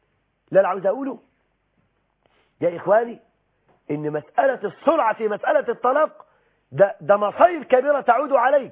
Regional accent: Egypt; ده احنا عندنا في مصر 9 مليون امرأة مطلقة

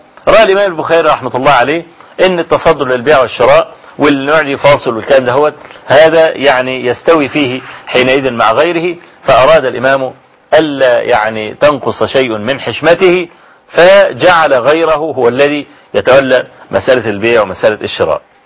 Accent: Kafr El Sheikh, Kafr El Sheikh Governorate, Egypt; المعهد الدين الأزهري عندنا في كفر الشيخ يعني.

